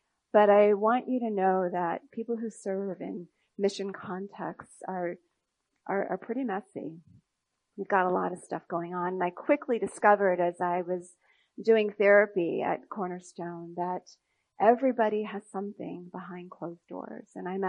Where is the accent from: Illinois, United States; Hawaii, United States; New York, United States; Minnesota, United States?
Illinois, United States; Chicago; moved away as an adult; my husband Bob is a doctor, and we're from the Chicago area, was in practice there.